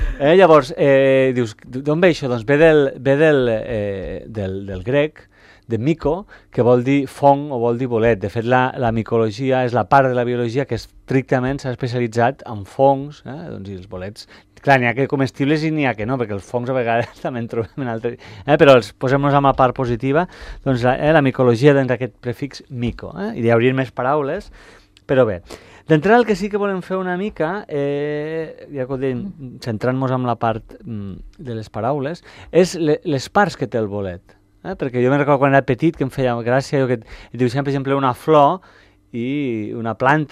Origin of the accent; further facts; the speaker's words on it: Barcelona, Catalonia, Spain; quan venim els de Barcelona